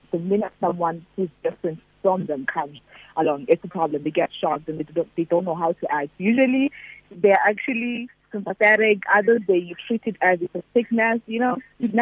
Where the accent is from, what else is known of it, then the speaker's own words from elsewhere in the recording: Soweto, Gauteng, South Africa; also born or lived in Eastern Cape; I was raised in Soweto, but I was born in the Eastern Cape. So I actually exist between the two places, which is Soweto as well as the Eastern Cape.